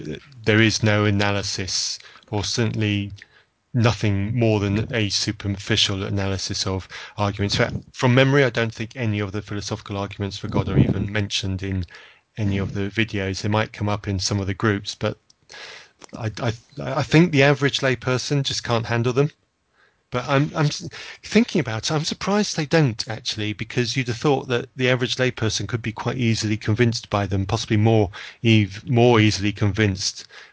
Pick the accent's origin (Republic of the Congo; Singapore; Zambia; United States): Zambia; And I've been, of growing up in Zambia, I've seen this